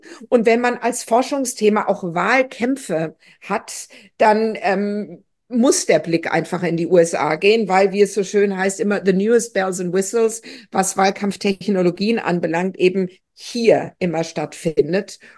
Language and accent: German; Stuttgart, Baden-Württemberg, Germany; Ich bin in Stuttgart groß geworden, in den 70er und 80er Jahren.